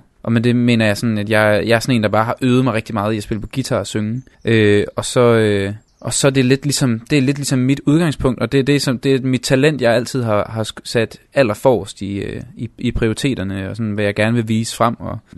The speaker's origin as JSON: {"language": "Danish", "town": "Hadsten", "region": "Central Denmark Region", "country": "Denmark", "moved": "as an adult", "lives_now": "Copenhagen, Denmark", "said": "jeg flyttede til København fra Hadsten efter gymnasiet"}